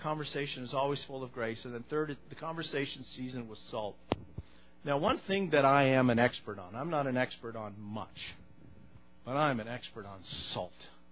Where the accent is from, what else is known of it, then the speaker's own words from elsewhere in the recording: Ontario, Canada; We're both from Northern Ontario